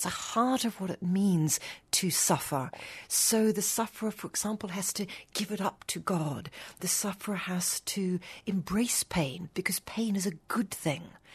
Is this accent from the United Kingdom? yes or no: no; Haiti; also born or lived in New Zealand; I grew up in Haiti. I'm a New Zealander, but I grew up in Haiti.